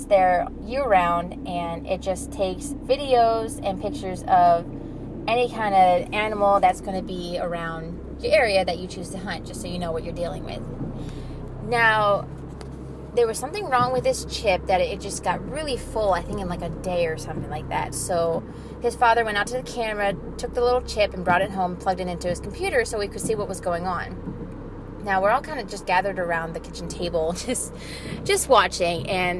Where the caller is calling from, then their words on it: Exton, Pennsylvania, United States; I'm calling from Exton, PA